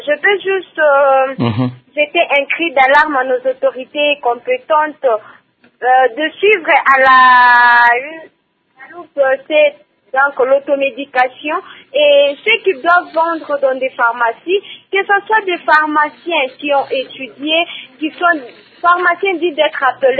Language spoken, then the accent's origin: French; Lubumbashi, Haut-Katanga, DR Congo; plus particulièrement ici chez nous à Lubumbashi